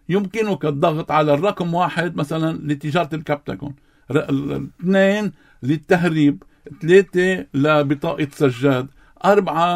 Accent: Lebanon; كلبنانيين

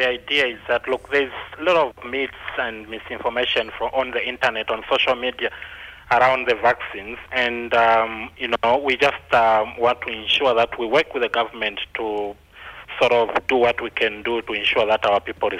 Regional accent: Zambia; now in Australia; And originally, I'm from Africa, Zambia in particular. That's Southern Africa.

